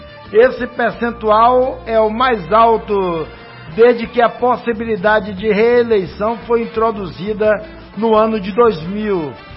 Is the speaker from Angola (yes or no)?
no; Northeast Region, Brazil; sou nordestino